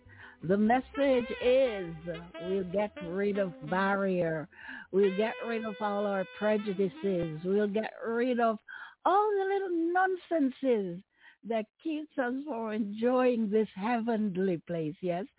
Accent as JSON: {"language": "English", "country": "Jamaica", "said": "because I'm Jamaican."}